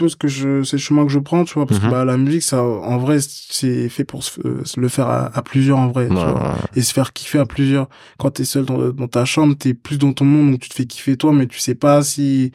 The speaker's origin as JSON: {"language": "French", "town": "Rennes", "region": "Brittany", "country": "France", "said": "Enfin, moi, je viens de Rennes, tu vois."}